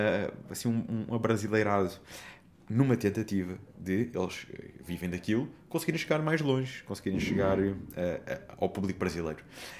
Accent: Portugal; Somos portugueses, assumimos o português do que estar ali a fazer brasileiro.

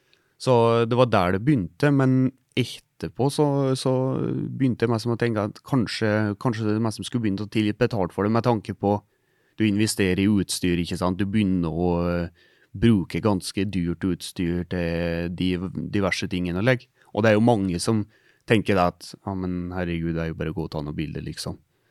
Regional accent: Innlandet, Norway; jeg liker jo Helmen i Gudbrandsdalen der jeg kommer fra, i nærheten da, liksom, så det er jo innlandet

